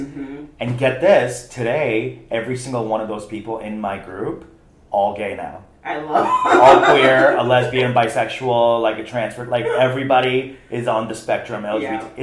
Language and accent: English; New York City, New York, United States; I guess growing up in New York City, I didn't think of it as anything different.